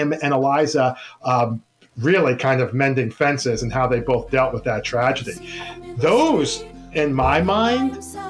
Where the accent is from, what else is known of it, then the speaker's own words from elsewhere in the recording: the North, United States; I'm originally from the North. … I live down south here now